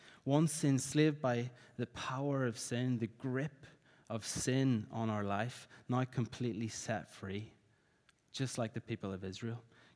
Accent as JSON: {"language": "English", "region": "Northern Ireland", "country": "United Kingdom", "tie": "born or raised there", "said": "I remember in my hometown in Northern Ireland when I was young that almost everything was shut on a Sunday."}